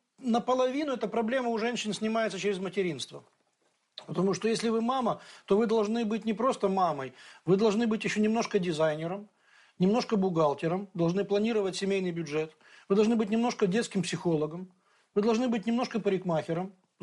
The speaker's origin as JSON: {"language": "Russian", "country": "Ukraine", "tie": "born there", "said": "я, поскольку родился в Украине, я знаю, что на Украине такое есть"}